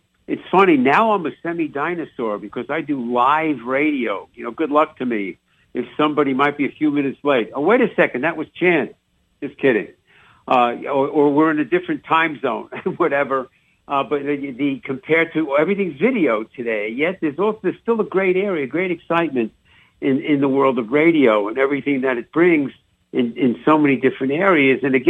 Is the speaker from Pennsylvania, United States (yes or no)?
no; New York City, New York, United States; accent: New York; now in Chicago, United States; I work on my New York accent chance once a week on the Sports Doctor because I've been in Chicago for 50 years.